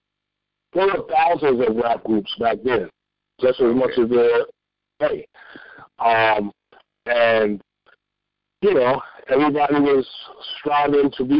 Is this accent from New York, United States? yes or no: yes; New York City, New York, United States; because I grew up in the South Bronx, you know, bandit building, all that stuff